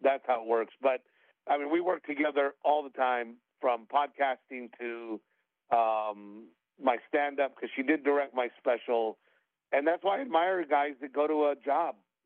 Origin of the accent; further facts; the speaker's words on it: Gregory, Texas, United States; I grew up in a little town in Texas called Gregory, Portland. And, you know, I am a very simple man.